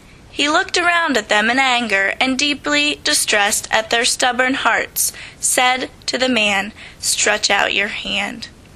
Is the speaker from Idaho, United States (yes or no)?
no; Oil City, Pennsylvania, United States; I am in my second year of studies here at Pittsburgh Theological Seminary, and I am originally from Oil City, Pennsylvania.